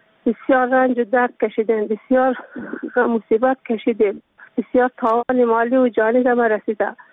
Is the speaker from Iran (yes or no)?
no; Afghanistan; من یک زنی مسلمانم، من از افغانستانم.